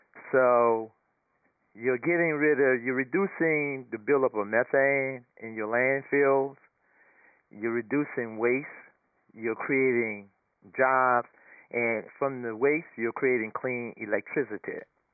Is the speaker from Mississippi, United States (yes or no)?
no; New Orleans, Louisiana, United States; I was born in New Orleans, Louisiana. Educational background, attended high school in New Orleans